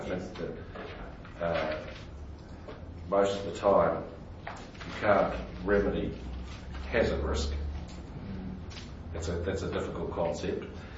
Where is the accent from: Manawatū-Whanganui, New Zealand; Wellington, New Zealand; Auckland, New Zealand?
Wellington, New Zealand; I'm from Wellington